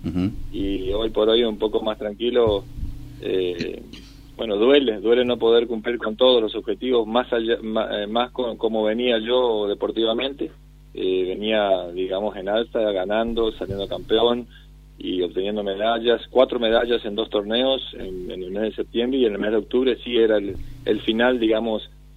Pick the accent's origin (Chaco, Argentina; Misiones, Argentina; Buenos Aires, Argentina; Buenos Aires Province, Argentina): Chaco, Argentina; Quitilipi; De Quitilipi, sí.